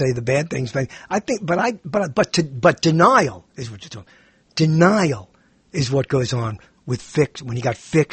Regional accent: Pennsylvania, United States; No, I'm not. I'm a Pennsylvanian

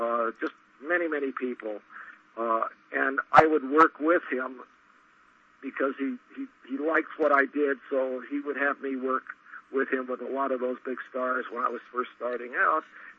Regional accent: California, United States; born there; Well, I was born in California.

